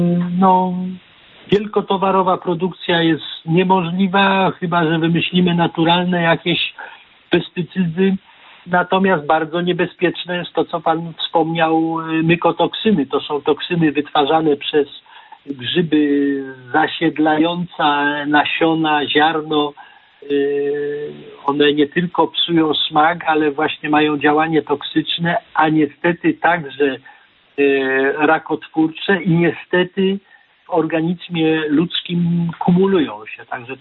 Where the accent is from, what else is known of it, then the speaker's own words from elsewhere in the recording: Poznań, Greater Poland Voivodeship, Poland; ja jestem z Poznania.